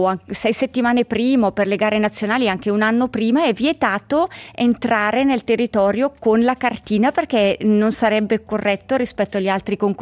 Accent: Mendrisio, Ticino, Switzerland; also born or lived in Central Switzerland; quando ero bambina, abitato in Svizzera interna e tornando in Ticino a 12 anni, ho cominciato ad andare a scuola ma non conoscevo nessuno

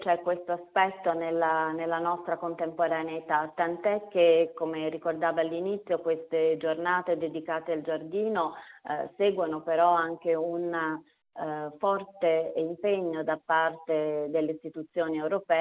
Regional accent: Florence, Tuscany, Italy; Però io sono fiorentina

